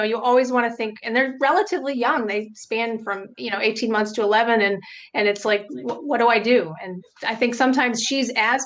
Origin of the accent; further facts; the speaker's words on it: Michigan, United States; now in Dayton, United States; right now I come from Michigan, but I've lived here for 17 years, almost 18 years, and it's a little community. Well, yeah, it's a little community. It's a Dayton suburb, basically.